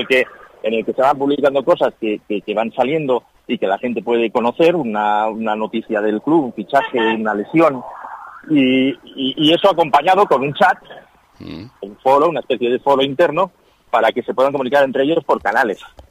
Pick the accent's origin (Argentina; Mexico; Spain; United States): Spain; Madrid, Community of Madrid; now in Laredo, Spain; Desde los 10 años que llevo viviendo en Laredo, porque yo vengo de Madrid